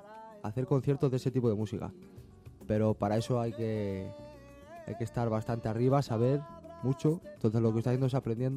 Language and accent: Spanish; Palencia, Castile and León, Spain; que nosotros somos de Palencia.